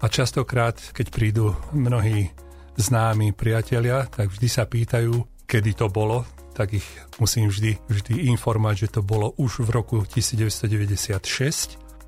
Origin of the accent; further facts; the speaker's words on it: Banská Bystrica Region, Slovakia; born there; now in Banská Bystrica, Slovakia; mesto Banská Bystrica, kde sa cítim už byť Bystričanom po 46 rokoch. A potom je to ďalej Horehronie a najmä moja rodná obec, kde mám v úvodzovkách povedané korene.